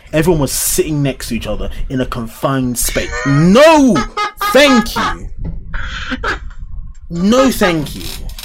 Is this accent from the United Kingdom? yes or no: yes; United Kingdom; Because I'm British, right?